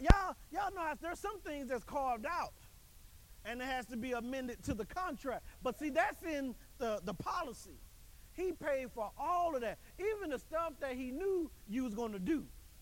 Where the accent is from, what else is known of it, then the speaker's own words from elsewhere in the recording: East St. Louis, Illinois, United States; I grew up in East St. Louis, boy.